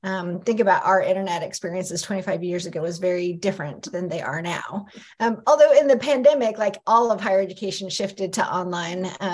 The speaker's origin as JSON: {"language": "English", "country": "United States", "tie": "born or raised there", "said": "So I first identify as First Nations. My father is Cowichan from Vancouver Island. I was born and raised in the States."}